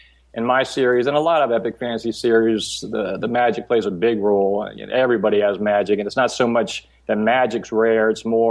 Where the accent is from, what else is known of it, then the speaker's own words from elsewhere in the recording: St. Petersburg, Florida, United States; It started when I was a young boy growing up on Coquina Key, not far from where you live in St. Petersburg, Florida.